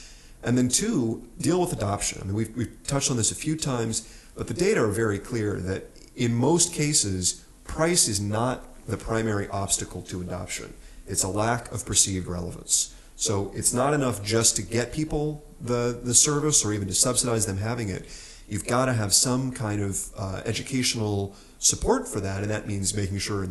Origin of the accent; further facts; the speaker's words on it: New Mexico, United States; I'm from New Mexico. We are two white guys, but we did grow up either very near Indian country or worked with it.